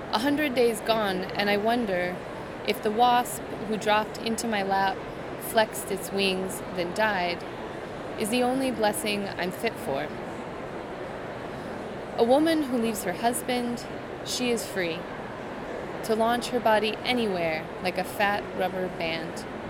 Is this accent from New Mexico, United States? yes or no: yes; Albuquerque, New Mexico, United States; I'm from Albuquerque, if that contextualizes it at all as place.